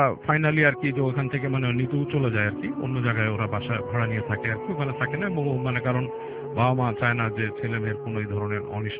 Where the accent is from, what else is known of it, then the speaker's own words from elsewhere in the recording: Dhaka, Dhaka Division, Bangladesh; পুরান ঢাকা থেকে এসেছি